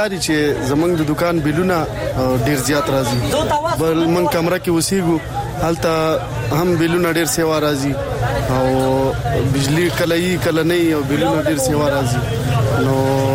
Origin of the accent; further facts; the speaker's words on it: Dir, Khyber Pakhtunkhwa, Pakistan; السلام علیکم، زه خو د دیر یم او